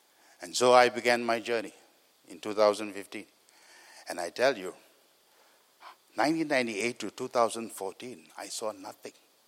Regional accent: Singapore; Now I began to get really serious, because I am from Singapore. I live in the east.

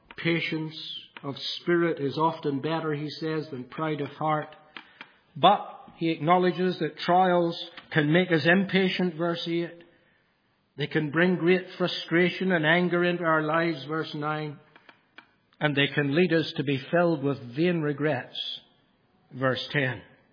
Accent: Ireland; Growing up in Ireland, we were surrounded. Every hedge was thick black thorns.

